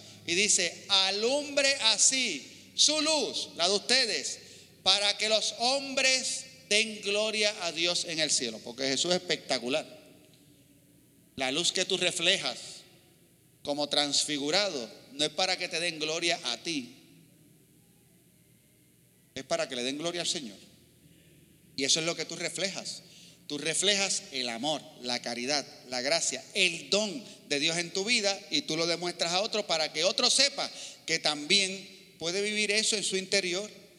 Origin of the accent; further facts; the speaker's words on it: Puerto Rico; La mayoría somos puertorriqueños.